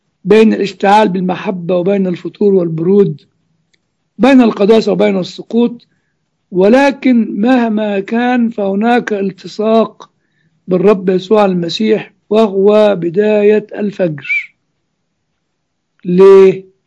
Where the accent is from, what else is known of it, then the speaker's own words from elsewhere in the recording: Cairo, Cairo Governorate, Egypt; كنت مولود وساكن في مصر القديمة